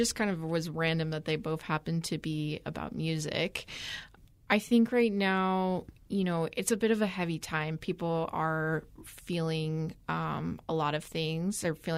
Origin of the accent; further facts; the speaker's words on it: Templeton, California, United States; also born or lived in San Francisco / Australia; I grew up here locally in Templeton, and I wanted to be a filmmaker. And I actually said to myself that I would never come back to this area. And I moved away. I lived in San Francisco, and I also lived in Australia for a long time.